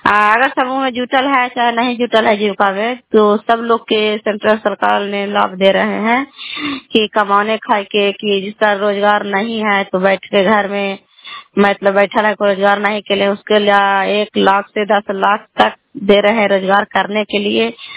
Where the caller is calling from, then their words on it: Chandi, Bihar, India; घर कल्याण प्रभारी, बेलसी पंचायत, प्रखंड चांदी, जिला नालंदा का निवासी हूँ।